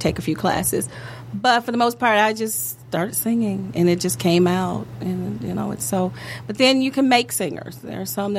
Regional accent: the South, United States; I'm from the South. Okay. The Deep South. And I lived in the country.

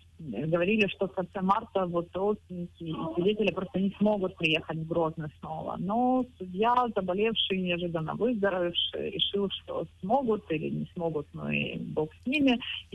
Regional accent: Ukraine; очень радостно отзываются и реагируют, когда слышат, что я из Украины.

